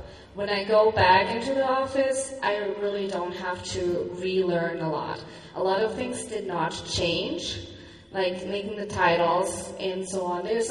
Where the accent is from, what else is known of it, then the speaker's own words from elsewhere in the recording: Germany; English is a second language; moved away as an adult; now in Buffalo, United States; I'm originally from Germany. I came here in 2010 when my husband left the military, and we made Wyoming, especially Buffalo, our home.